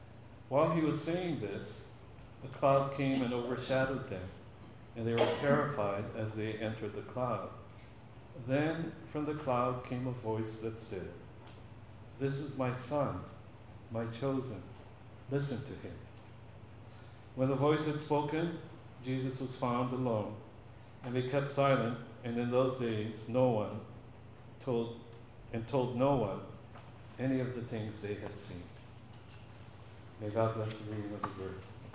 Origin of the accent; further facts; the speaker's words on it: Keoho Mauka, Hawaii, United States; also born or lived in Kealakekua; I was hanai to my maternal grandfather at the age of 3 and grew up under his care in the area known as Keoho Mauka on the slopes of Hualalai.